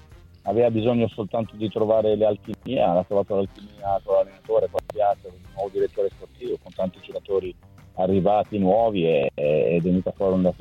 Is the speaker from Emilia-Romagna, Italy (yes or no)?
yes; Ravenna, Emilia-Romagna, Italy; No, io sono di Ravenna, sono vicino, vado spesso